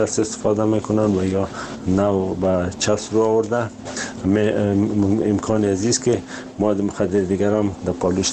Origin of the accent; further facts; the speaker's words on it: Afghanistan; ما از افغانستان اومدیم